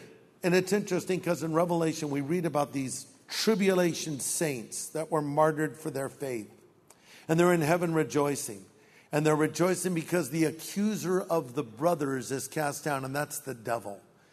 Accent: United States; I'm an American. I'm happy to be an American.

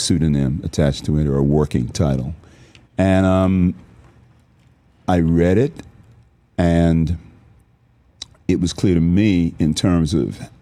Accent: England, United Kingdom; born or raised there

